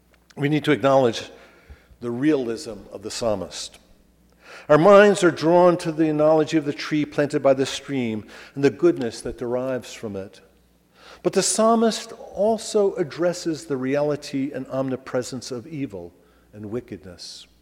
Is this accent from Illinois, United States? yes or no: no; New Jersey, United States; which growing up in New Jersey, I believed existed for the purpose of educating us New Jerseyans